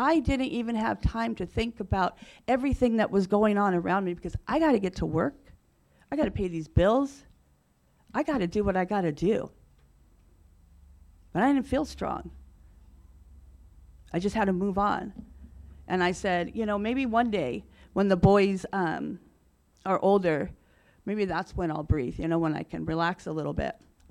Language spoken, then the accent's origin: English; New Mexico, United States; born there; my sister was born in Hawaii, and I was born in New Mexico